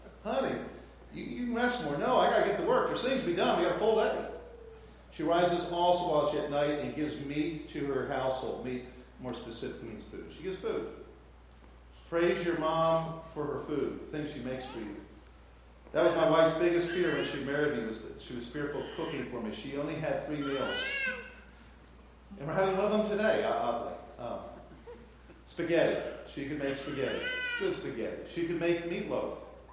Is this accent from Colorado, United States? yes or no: yes; Colorado, United States; look, we're from Colorado. We're greenies. We're city people. We're Front Range Colorado people.